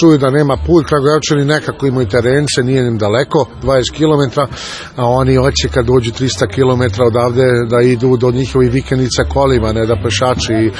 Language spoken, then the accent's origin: Serbian; Germany; Serbian is a second language; now in Dulene, Serbia; Rođen sam i školovan u Nemačkoj, tako se unapred izvinjavam malo na moj akcent i govor.